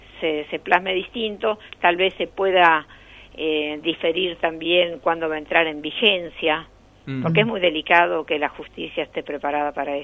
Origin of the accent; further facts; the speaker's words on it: Rosario, Santa Fe, Argentina; now in Buenos Aires, Argentina; Cómo no, además yo soy rosarina, ¿eh?